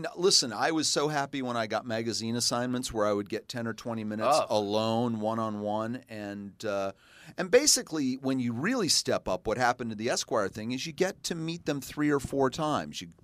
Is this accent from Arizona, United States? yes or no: no; New York, United States; and I'm from New York.